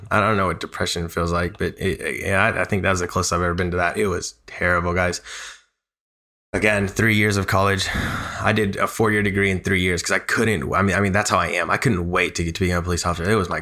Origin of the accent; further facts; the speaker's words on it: Nashville, Tennessee, United States; Born and raised in Nashville, bilingual, college degree.